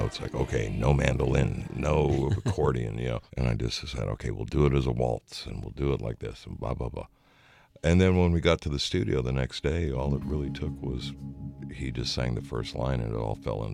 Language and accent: English; Downey, California, United States; my brother Phil and I discovering this place about 22 miles or so from where we grew up in Downey called the Ash Grove.